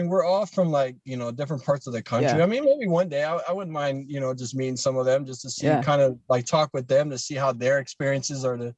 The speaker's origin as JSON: {"language": "English", "region": "Ohio", "country": "United States", "said": "I'm from Ohio, so it's kind of one of those things."}